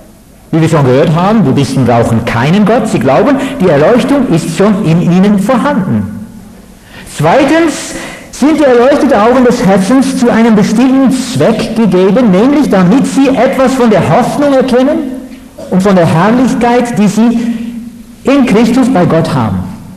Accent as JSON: {"language": "German", "country": "Netherlands", "said": "Ich komme aus Holland. Ich bin tatsächlich tibetischer Buddhist gewesen für eine Zeit von gut 7 Jahren."}